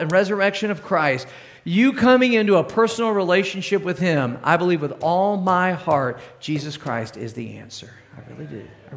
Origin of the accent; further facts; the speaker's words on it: Cape Girardeau, Missouri, United States; And this is a picture of my hometown, actually, Cape Girardeau, Missouri.